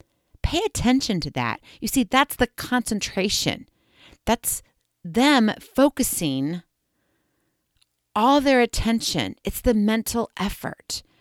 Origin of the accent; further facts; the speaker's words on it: Hawaii, United States; also born or lived in Kansas City; Well, I'm originally from Hawaii, but I have lived a lot of my life in Kansas City and I have family there.